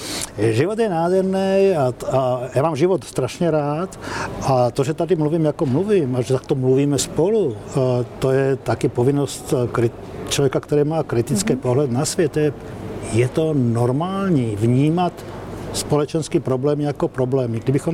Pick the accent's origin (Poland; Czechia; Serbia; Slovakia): Slovakia; now in Czech Republic; A teď já mám dvojí občanství, jsem Čech i Slovák, žiju tady už čtvrt století, ale jsem i Slovák.